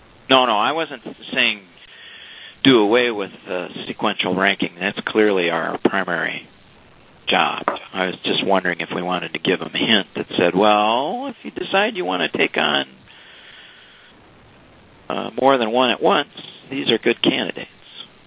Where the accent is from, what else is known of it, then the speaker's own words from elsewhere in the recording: Ireland; Greg might not be on the call, but being Irish, I'll fill in the gaps.